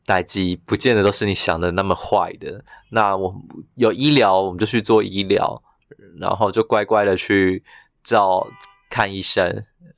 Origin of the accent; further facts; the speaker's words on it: Yunlin-Chiayi, Taiwan; 然后我们的家乡都在云嘉，就是很，我们都是云林嘉义的人，然后我们生活地点都很接近